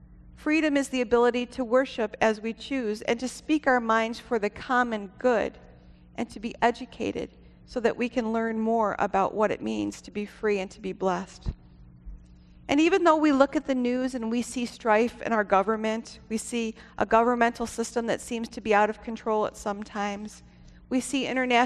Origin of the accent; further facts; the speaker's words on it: United States; I'm proud to stand up here as an American.